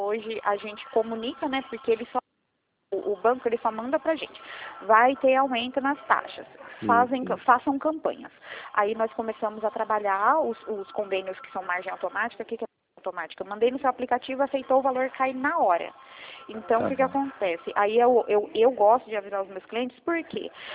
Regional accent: Bahia, Brazil; Sou baiana, né?

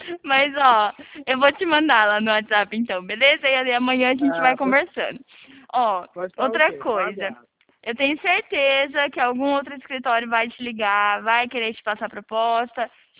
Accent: São Paulo, Brazil; é que eu sou de São Paulo, homem.

